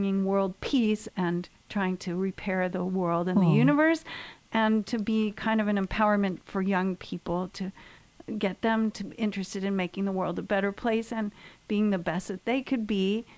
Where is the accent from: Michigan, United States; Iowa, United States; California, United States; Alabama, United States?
California, United States; San Diego; I'm from San Diego originally.